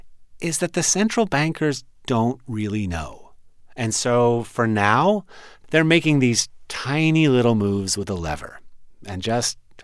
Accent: the West, United States; I'm from the West. I know what historic cabins look like.

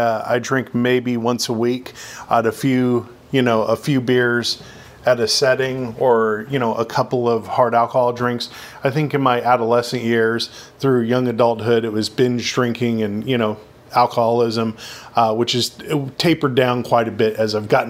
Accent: Hayward, California, United States; I'm from Hayward, California.

